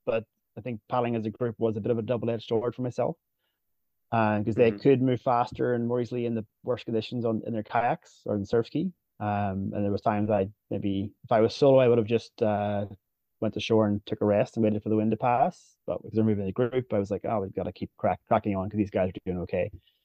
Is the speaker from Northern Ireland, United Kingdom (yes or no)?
yes; Northern Ireland, United Kingdom; moved away as an adult; now in Vancouver, Canada; Well, I'm originally from Northern Ireland, hence my SUP and Irish team name. And I came to Vancouver to go skiing for a season in 2012 and never went home. I decided to stay here.